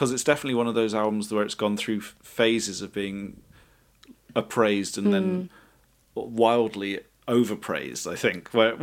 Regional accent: Bristol, South West England, United Kingdom; I grew up in Bristol

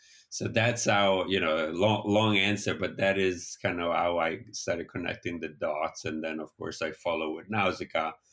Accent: Italy; So I grew up in Italy in the 80s

